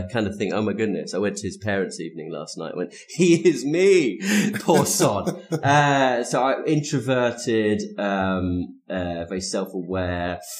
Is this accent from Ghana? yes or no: no; South West England, United Kingdom; moved away; also born or lived in Kent; I grew up mainly in the southwest of England, in Devon and Somerset. I mean, I was born in Kent in the southeast, but I kind of moved to Devon and Somerset in the when I was around 7, and I sort of did my growing up there, particularly in Devon.